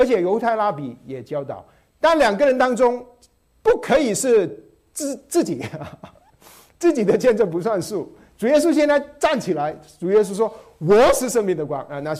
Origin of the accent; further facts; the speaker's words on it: Malaysia; 我从马来西亚来，我们 highway 都有路灯的